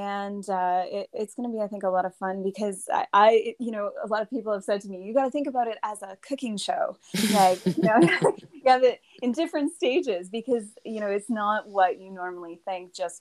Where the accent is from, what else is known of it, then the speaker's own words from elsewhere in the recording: Windsor, Ontario, Canada; also born or lived in Toronto; And I grew up in South Windsor and I did the journey up the 401, like a lot of us did. And I lived in Toronto and then eventually made my way back and I live and work here